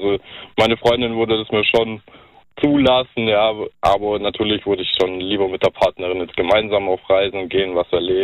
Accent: Baden-Württemberg, Germany; Natürlich bin ich auch gerne in meiner Heimat am See.

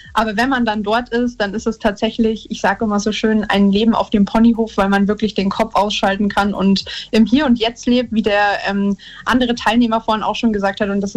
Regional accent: Rosenheim, Bavaria, Germany; Ich bin aus Rosenheim in Bayern und höre euch tatsächlich ganz oft.

